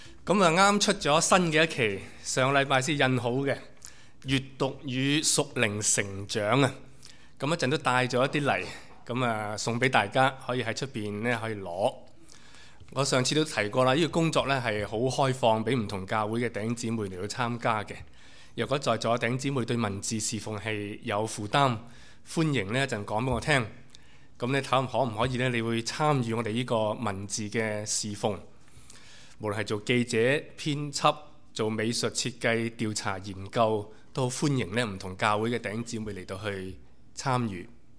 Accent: China; 我们本来我们中国人的文化对这个问题的看法就是安贫乐道嘛

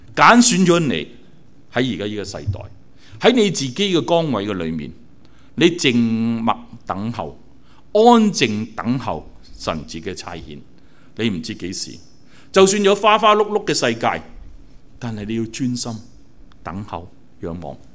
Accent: China; 即係如果我哋中國人嚟講，就係花甲蟲。

